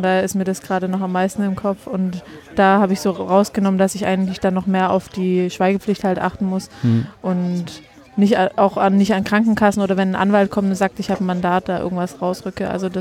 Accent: Stuttgart, Baden-Württemberg, Germany; now in Jena, Germany; Aus Stuttgart.

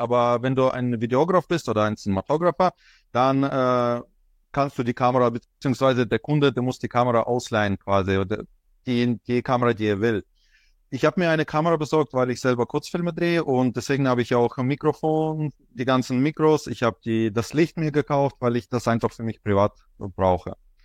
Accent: Bavaria, Germany; ich komme aus Bayern, ich lebe in der Nähe von Würzburg

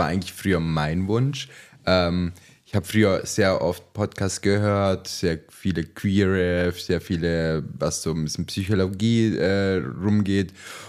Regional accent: Germany; born there; ich bin 33 Jahre alt und bin gebürtiger Italiener, bin in Deutschland geboren

